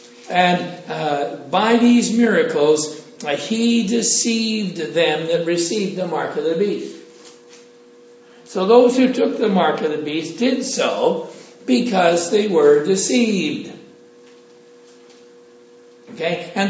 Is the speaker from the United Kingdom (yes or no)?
yes; Scotland, United Kingdom; I'm Scottish.